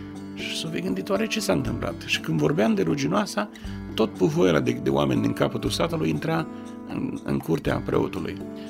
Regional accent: Negreni, Botoșani County, Romania; born there; Am crescut într-o familie de credincioși. M-am născut în Negreni, județul Botoșani, poate că mai cunoașteți și pe alții născuți acolo, într-o familie de baptiști

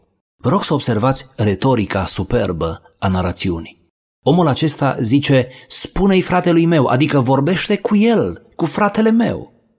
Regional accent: Romania

